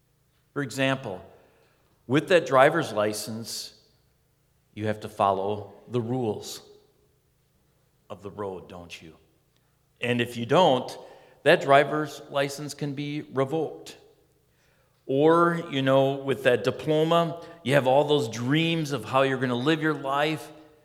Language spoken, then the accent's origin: English; Wisconsin, United States; growing up in Wisconsin, next to the Wolf River, close to Parrott's Pond, we would swim all the time